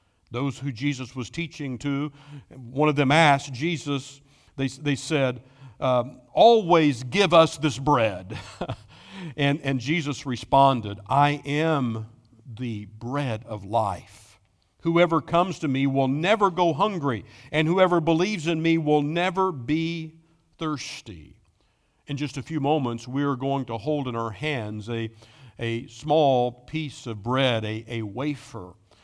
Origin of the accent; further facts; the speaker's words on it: Springfield, Missouri, United States; born there; and I say I was born in Springfield, Missouri, they say, really?